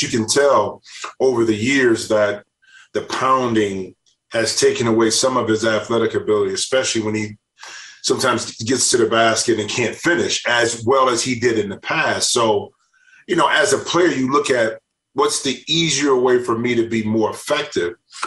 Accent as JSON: {"language": "English", "region": "Ohio", "country": "United States", "tie": "born or raised there", "said": "No. You know, it's funny because I grew up closer to Detroit. So actually the Lions were more in touch, but not a Browns fan, not a Bengals fan."}